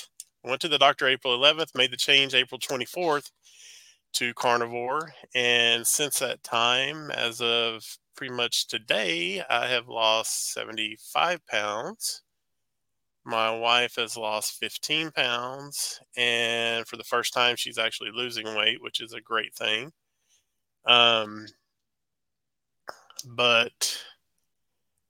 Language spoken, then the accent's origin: English; Cleburne, Texas, United States; now in Mansfield, United States; I was born in Texas, raised in Texas. I lived in a town south of here, 30 miles south of where I am right now, in a town called Cleburne. And I was born and raised there